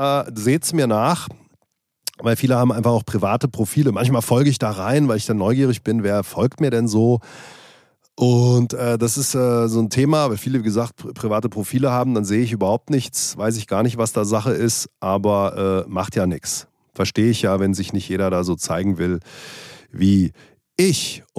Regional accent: Hesse, Germany; aber ich mag natürlich Hessen, das ist meine Heimat

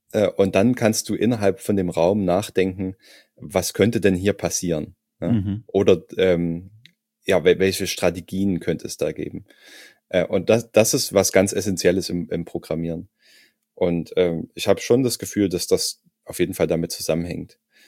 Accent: Saxony, Germany; ich komme ja aus Sachsen, da gibt's überhaupt nichts.

